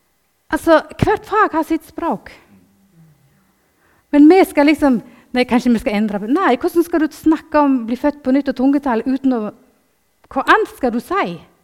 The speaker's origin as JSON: {"language": "Norwegian", "region": "Vestland", "country": "Norway", "said": "Nå, altså, jeg er sogning. Det er ikke alle som forstår hva jeg sier."}